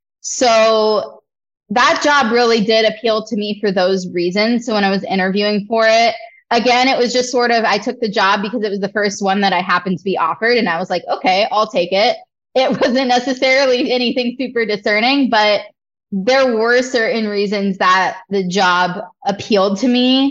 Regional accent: Michigan, United States; also born or lived in New Hampshire / Utah; So I was born in New Hampshire. I lived in Utah for a while as a kid. I moved to Michigan when I was in middle school, and I graduated from high school in Michigan.

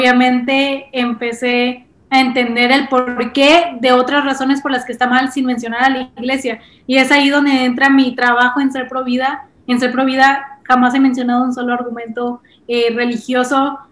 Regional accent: Monterrey, Nuevo León, Mexico; soy regia, viví toda mi vida en Monterrey, entonces me he criado en una zona bastante conservadora, bastante tradicional, una familia pues común y corriente, ¿no? Como las normales. También, como ya lo dije, soy católica, también he sido siempre de ir a la iglesia

